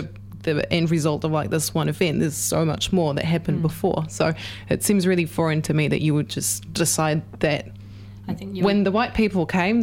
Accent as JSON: {"language": "English", "country": "France", "said": "So I'm European. I come from France."}